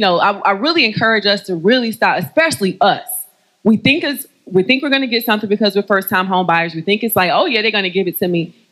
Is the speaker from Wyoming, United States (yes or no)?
no; North Carolina, United States; Know I'm from North Carolina.